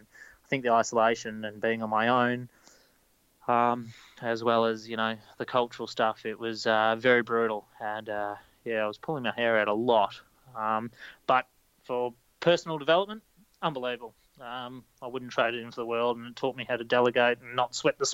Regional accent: Queensland, Australia; currently I'm on the Sunshine Coast in beautiful Queensland, my state, my home state in Australia, as a small animal vet.

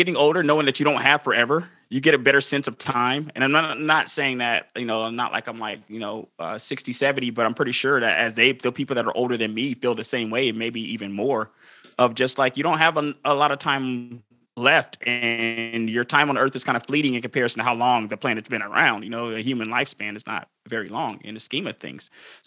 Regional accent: Atlanta, Georgia, United States; I'm from Atlanta, Georgia.

